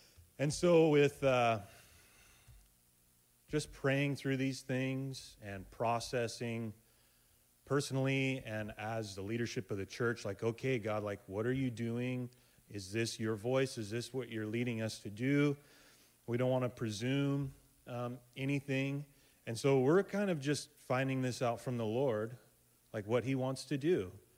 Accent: Seaside, Oregon, United States; I grew up in Seaside, Gearhart area. But we moved back to this area

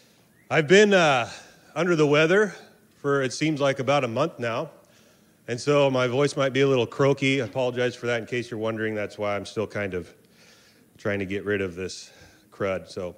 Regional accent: Seaside, United States; We moved back here. I grew up in Seaside, but we moved back to the area here.

